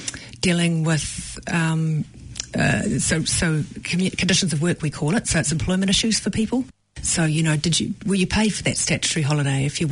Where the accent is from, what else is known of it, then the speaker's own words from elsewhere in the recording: Waikato, New Zealand; also born or lived in Canterbury / Wellington; now in Auckland, New Zealand; So I grew up in the Waikato. I went to university in Canterbury and lived overseas for a few years before settling in Wellington. Moved to Auckland 8 years ago